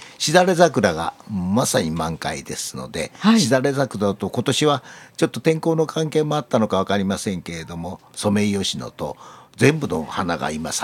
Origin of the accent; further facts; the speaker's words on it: Tokyo, Japan; now in Kyoto, Japan; 私も生まれ育ちもずっと東京でございますもんですから